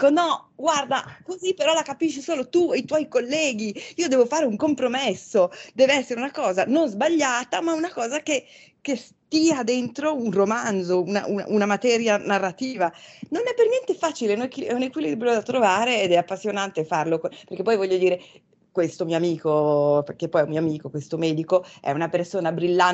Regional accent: Switzerland; perché io in realtà sono svizzera d'origine, quindi a un festival di letteratura qua in Svizzera italiana

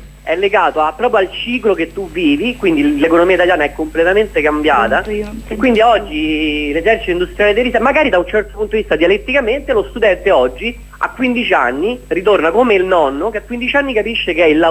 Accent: Rome, Lazio, Italy; now in Milan, Italy; In realtà mi seguo da Milano, sono di Roma, mi seguo da Milano in streaming

